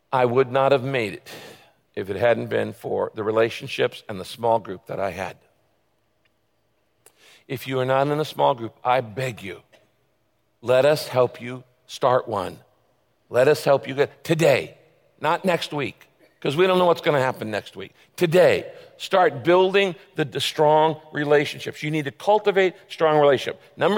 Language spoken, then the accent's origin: English; Redwood Valley, California, United States; I grew up in a little town called Redwood Valley, not Redwood City, Redwood Valley, way up in the northern part of the state.